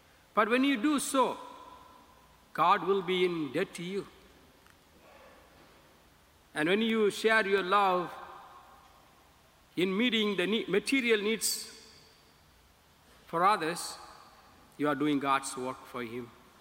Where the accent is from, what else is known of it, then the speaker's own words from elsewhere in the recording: India; English is a second language; now in New York, United States; from India, and currently I'm serving in the Archdiocese of New York